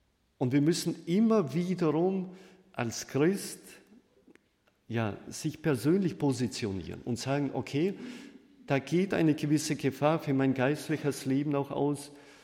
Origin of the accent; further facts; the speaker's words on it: Russia; In den 70er, 80er Jahren war es zumindest damals bei uns in Russland so, dass der Fernseher eben mehr salonfähig wurde. Und ich habe das ja mehr im Nachhinein so mitbekommen, weil ich damals noch Kind war